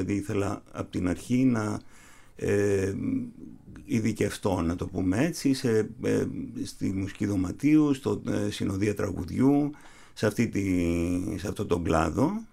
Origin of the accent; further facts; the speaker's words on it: Athens, Attica, Greece; also born or lived in Alexandria, Egypt; Λοιπόν, εγώ γεννήθηκα στην Αλεξάνδρεια, στην Αίγυπτο, αλλά μεγάλωσα στην Αθήνα, από πολύ μικρός, δηλαδή ήρθαμε εδώ και όλη τη ζωή μετά την έχω περάσει στην Αθήνα, εδώ σπούδασα.